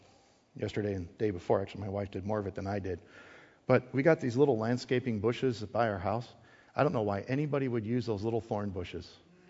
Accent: Midwest, United States; You know, I'm born and raised in the Midwest.

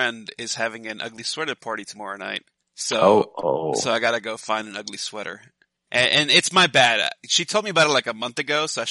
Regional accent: New York, United States; I grew up in New York, so I'm used to the cold.

